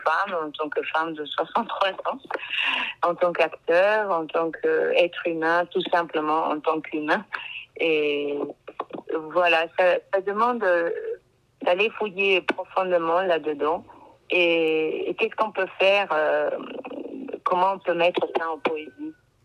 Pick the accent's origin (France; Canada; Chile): Chile; moved away; Enfin, je suis née au Chili, donc j'ai vécu la dictature à une période de ma adolescence.